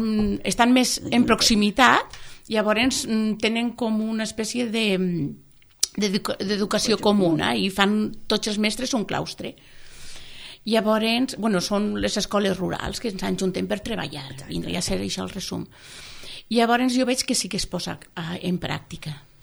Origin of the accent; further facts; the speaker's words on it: Barcelona, Catalonia, Spain; jo vinc de Barcelona, de les rodalies de Barcelona